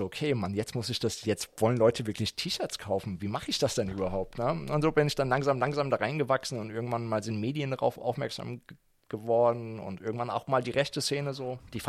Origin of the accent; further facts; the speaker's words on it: Offenbach, Hesse, Germany; wo ich gesagt habe, ich komme aus Offenbach und ich habe dafür irgendeine Reaktion bekommen